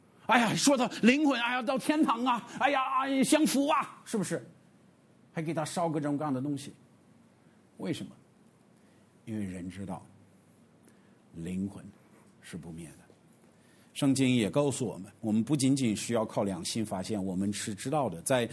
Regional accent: Xi'an, Shaanxi, China; 其实我们西安人，哎，咱们都去过兵马俑。

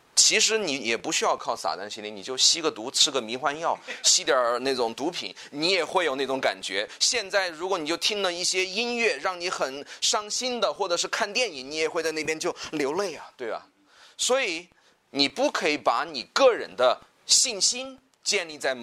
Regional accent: China; 我们中国人会喜欢说，哎呀，这个是西方的信仰

